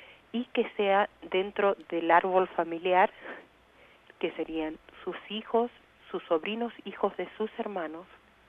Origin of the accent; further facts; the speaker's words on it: Argentina; now in United States; yo soy de Argentina y en México es lo mismo